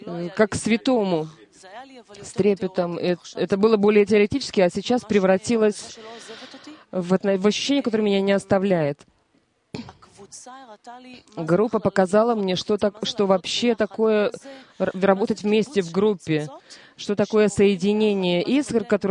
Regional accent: Tel Aviv, Tel Aviv District, Israel; я, например, я из Тель-Авива

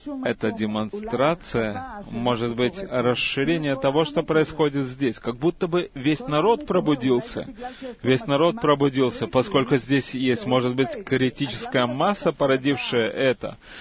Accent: Jerusalem, Jerusalem District, Israel; Я из Иерусалима.

